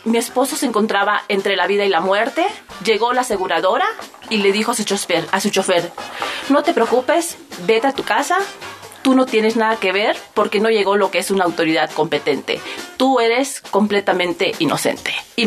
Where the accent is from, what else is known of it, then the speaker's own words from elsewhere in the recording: Playa del Carmen, Quintana Roo, Mexico; Yo vengo de Playa del Carmen, Quintana Roo